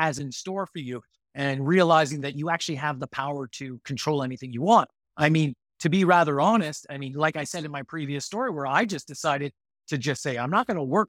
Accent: Madeira, Portugal; If you came to my hometown, if you came here, I'm located on Madeira Island in Portugal right now.

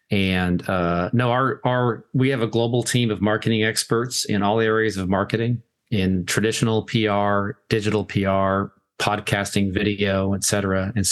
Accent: New York, United States; accent: New York; So my New York accent is not very interesting.

